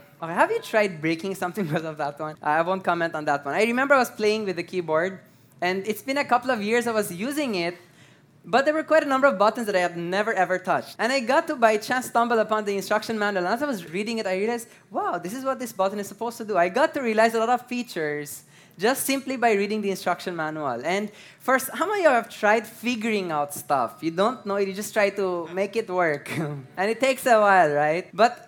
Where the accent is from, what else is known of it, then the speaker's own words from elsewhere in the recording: Iran; And if you know me, I'm from Iran.